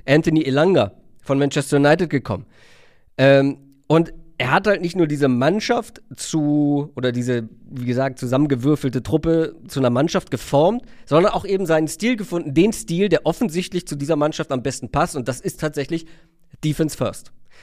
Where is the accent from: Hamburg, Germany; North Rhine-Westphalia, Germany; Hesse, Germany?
Hamburg, Germany; Grüße zurück in meine Heimat.